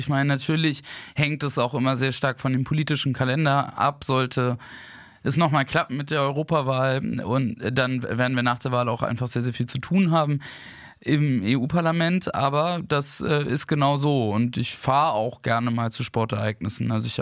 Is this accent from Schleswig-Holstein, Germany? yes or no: yes; Flensburg, Schleswig-Holstein, Germany; Also ich meine, ich bin in der Stadt aufgewachsen. Ich habe dort Handball gespielt, bin da zur Schule gegangen.